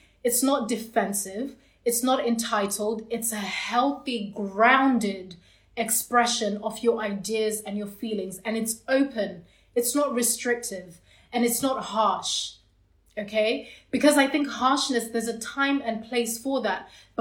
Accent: Zimbabwe; So in some cultures, including my own on some level, I'm from Zimbabwe in Africa

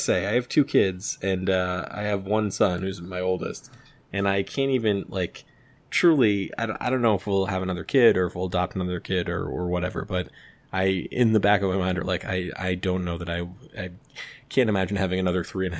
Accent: Rhode Island, United States; I feel like I didn't know that when I was growing up in Rhode Island, literally two states away.

